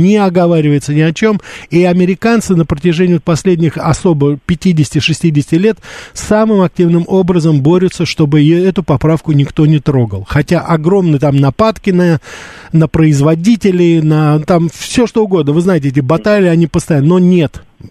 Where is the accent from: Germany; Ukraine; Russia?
Russia; узнавая, что я журналист из России